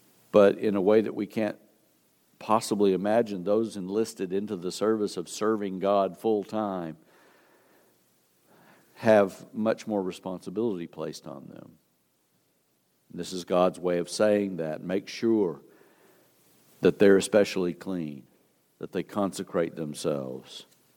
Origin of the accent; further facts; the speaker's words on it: Texas, United States; I remember growing up in West Texas in the Panhandle, Tornado Alley.